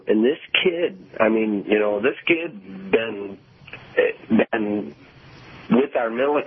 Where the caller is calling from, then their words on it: Waterford, United States; I'm calling from Waterford.